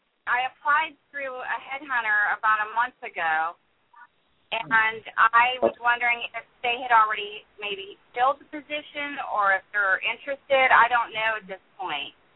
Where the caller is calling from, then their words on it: New Jersey, United States; New Jersey.